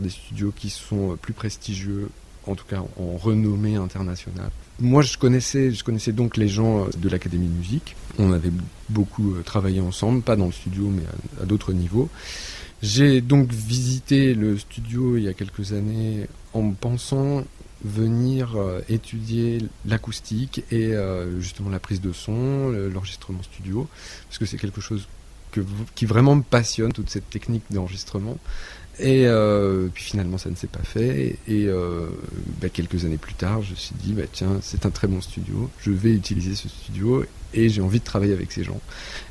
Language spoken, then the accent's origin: French; France; comme je suis français, d'enregistrer aussi de la musique française